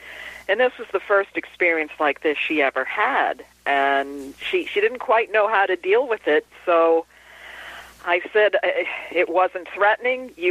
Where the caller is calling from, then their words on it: New York, United States; from New York.